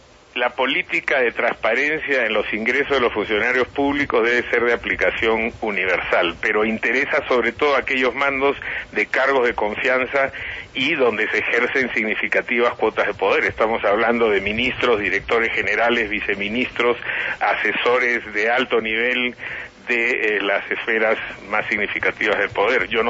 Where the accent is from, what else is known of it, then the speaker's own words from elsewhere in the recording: Peru; yo soy peruano y hablo en general de la región